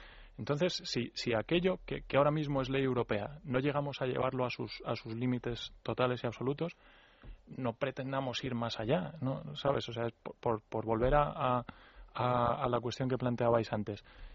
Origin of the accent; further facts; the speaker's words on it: Spain; Hablando como español